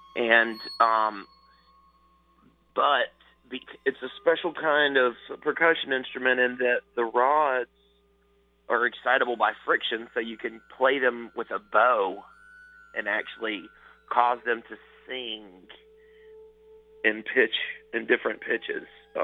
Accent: Gulfport, Mississippi, United States; I'm originally from Mississippi Gulf Coast, and so he was in Gulfport, which is my hometown

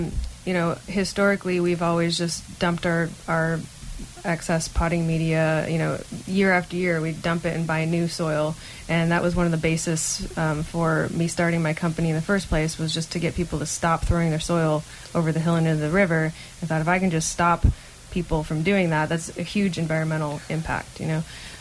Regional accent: Midwest, United States; I'm from the Midwest, and I remember posting on Facebook once upon a time asking if anybody had used soil that I could have

